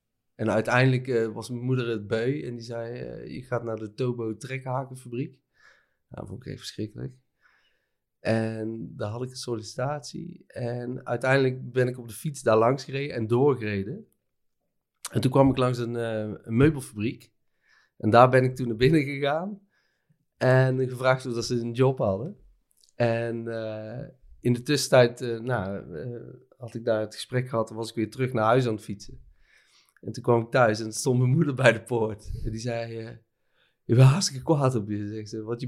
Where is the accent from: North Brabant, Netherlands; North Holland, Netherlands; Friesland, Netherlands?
North Brabant, Netherlands; Made; tomaten plukken in de kassen bij het dorp waar ik vandaan kom, Maden in West-Brabant.